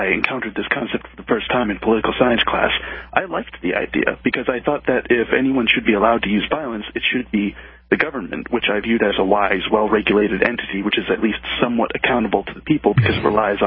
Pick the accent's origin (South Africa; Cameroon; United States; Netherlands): Netherlands; Well, I grew up in Holland, and we had stinging nettle there, and when you brush against it, it stings for like an hour.